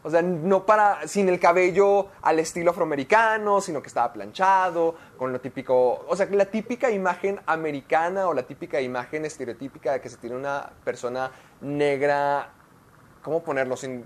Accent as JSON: {"language": "Spanish", "country": "Mexico", "said": "tú y yo somos latinos, tú y yo somos mexicanos"}